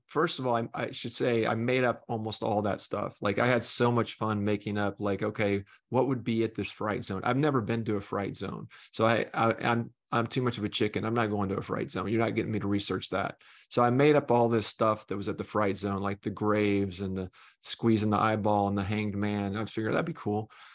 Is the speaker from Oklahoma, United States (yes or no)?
yes; Oklahoma City, Oklahoma, United States; moved away as an adult; also born or lived in California / New Orleans / Massachusetts; I grew up in Oklahoma City and then left when I was 18 to go to college, and didn't really lived in California, New Orleans, Massachusetts, bunch of places before coming back to Oklahoma City about 20 years ago as an adult.